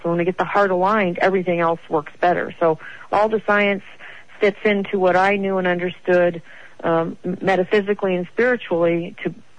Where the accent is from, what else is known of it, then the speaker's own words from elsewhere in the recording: Phoenix, Arizona, United States; And we had an actual theatrical premiere in my hometown in Phoenix